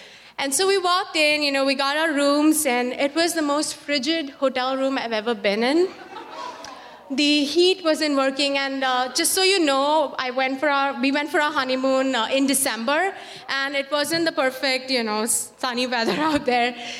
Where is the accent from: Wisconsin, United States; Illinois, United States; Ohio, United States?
Wisconsin, United States; So I was like, first of all, I'm from Wisconsin. I know cold when I feel it.